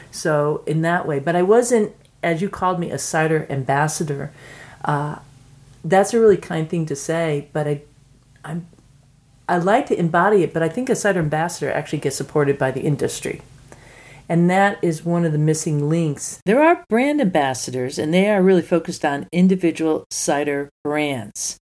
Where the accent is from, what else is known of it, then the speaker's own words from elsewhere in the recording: United States; okay, I'm American, but I feel like what I represent is actually Ciderville.